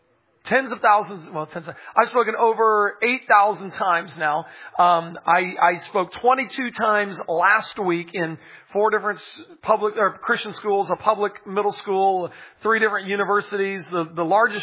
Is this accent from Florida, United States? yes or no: yes; Pensacola, Florida, United States